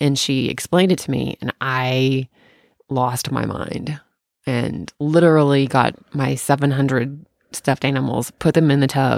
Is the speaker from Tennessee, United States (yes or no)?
yes; Tennessee, United States; When I grew up in Tennessee, we didn't have basements because of the water level, the water table.